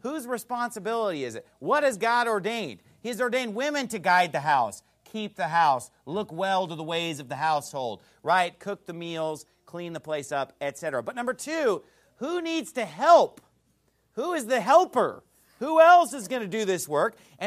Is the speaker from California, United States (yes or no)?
yes; Sacramento, California, United States; also born or lived in Indiana; Growing up in Sacramento, California, and even just the few years that I lived in Indiana when I was in college, I'd never seen anything like it